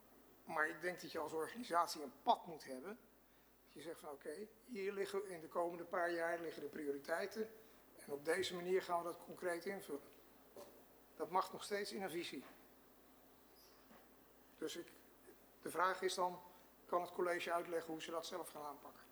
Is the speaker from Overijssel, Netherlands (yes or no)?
no; Amsterdam, North Holland, Netherlands; born there; excuus helemaal, maar ik ben in Amsterdam geboren